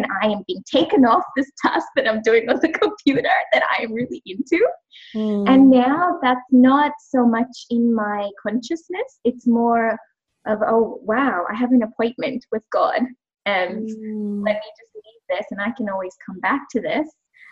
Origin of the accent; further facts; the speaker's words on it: Sri Lanka; moved away as an adult; now in Australia; because I grew up in Sri Lanka and only came to Australia when I was 18 years old.